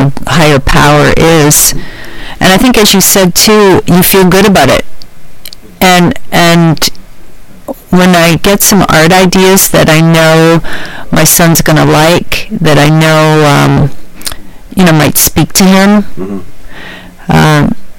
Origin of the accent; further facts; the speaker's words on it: Waterloo, Ontario, Canada; I was raised in Waterloo, so all my significant relationships are in another place.